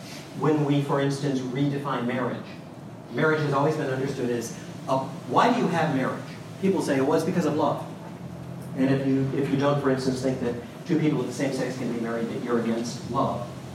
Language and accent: English; Texas, United States; like my home state of Texas